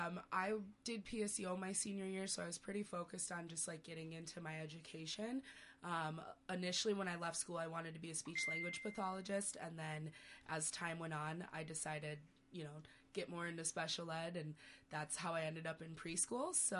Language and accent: English; Lakeville, Minnesota, United States; also born or lived in Haiti; Yeah, so I grew up here in Minnesota. I guess I come from all over. I wasn't born here. Born in Haiti, adopted. So that's my back story. But I grew up in Lakeville.